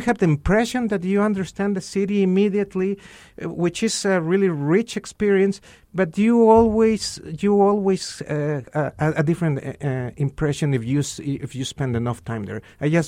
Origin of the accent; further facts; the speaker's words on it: Pachuca, Hidalgo, Mexico; Well, I would love to be back in Pachuca, which is my hometown. But I go back all the time.